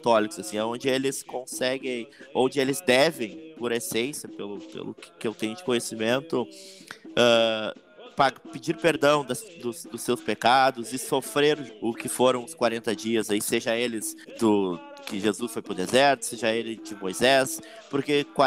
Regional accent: Alvorada, Rio Grande do Sul, Brazil; eu sou de Alvorada, eu sou neto do Pirica do Aganju, filho da Neuza do Oxum e pratico a religião Nação G de Fodum desde os 11 anos de idade. Hoje tenho 35

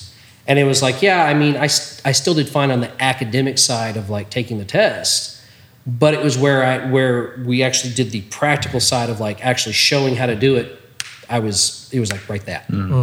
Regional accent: Texas, United States; No, that was just pretty much working on a farm because I grew up in East Texas.

